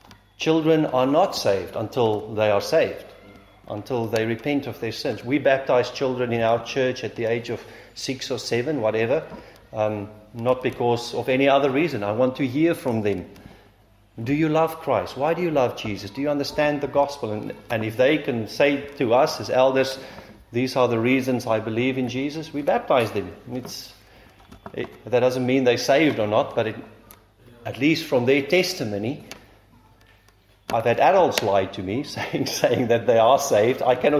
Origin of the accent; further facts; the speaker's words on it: South Africa; That's why I'm here as a South African.